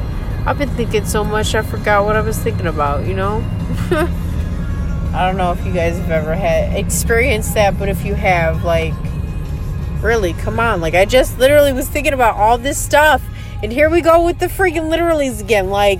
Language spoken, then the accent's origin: English; Sacramento, California, United States; born there; So, I was born in California, Sacramento, California. Sun Kingdom, as I've always called it. Born there, raised there for about 4 years.